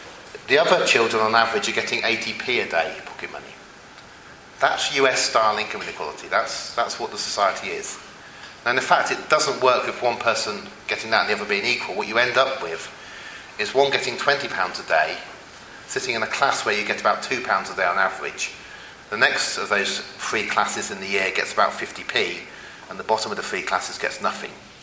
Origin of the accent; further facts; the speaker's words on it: Oxford, South East England, United Kingdom; moved away as an adult; growing up in Oxford as a child. I left Oxford 30 years ago and I've just come back to it.